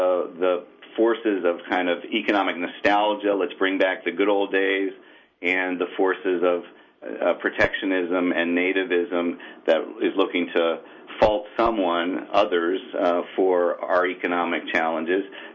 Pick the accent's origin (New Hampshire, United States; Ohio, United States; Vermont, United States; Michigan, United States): Michigan, United States; and the same is true in my home state of Michigan.